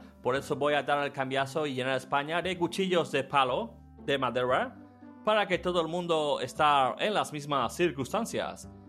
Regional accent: United States; Hay otro refrán que tenéis vosotros, que debéis saber vosotros, que sois los españoles, yo soy americano, como los fritos de maíz.

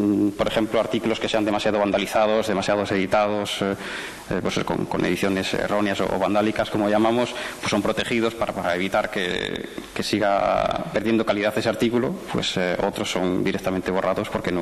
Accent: Astorga, Castile and León, Spain; la entrada que existía sobre Astorga, que es la ciudad de donde yo soy

